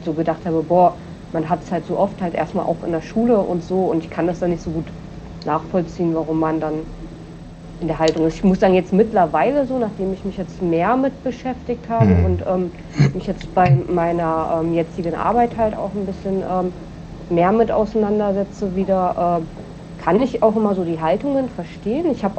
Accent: East Germany, Germany; ich komme aus dem Osten und ich habe da nochmal eine ganz andere Wahrnehmung.

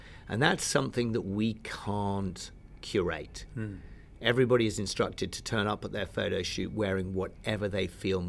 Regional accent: United Kingdom; I'm British and they're being educated in Britain.

